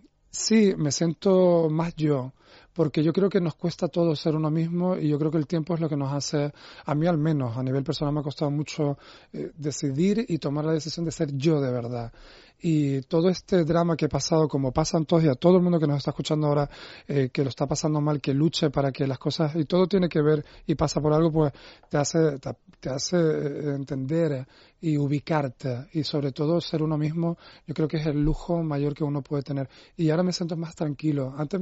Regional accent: Tenerife, Canary Islands, Spain; en Tenerife, en mi tierra

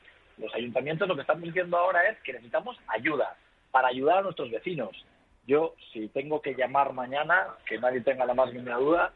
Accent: Zaragoza, Aragon, Spain; de los zaragozanos también, que también somos españoles

